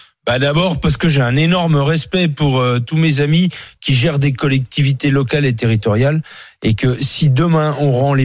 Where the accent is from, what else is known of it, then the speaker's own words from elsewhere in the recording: Paray-le-Monial, Bourgogne-Franche-Comté, France; born there; Je suis né à Paray-le-Monial.